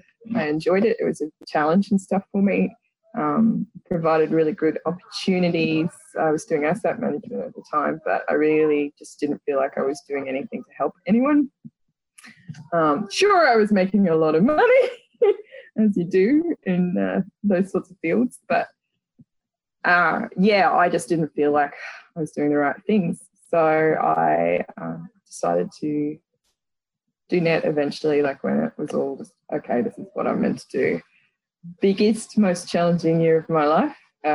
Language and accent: English; Rockhampton, Queensland, Australia; I am Australian, obviously. I'm from a smallish town called Rockhampton. It's on the central part of Queensland in Australia. Grew up there and most of my family came from that area and stuff.